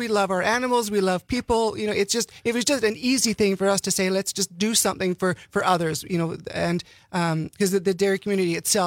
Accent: Winnipeg, Manitoba, Canada; born there; also born or lived in Alberta; Alberta, Canada. I was born in Winnipeg.

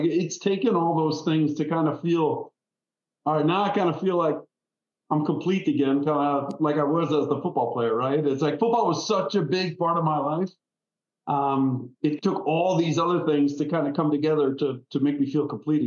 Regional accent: Wisconsin, United States; So 5 years in my home state in Wisconsin, playing for the Packers, and then 5 years here in the Jaguars, and called it quits after that and decided to stay down here.

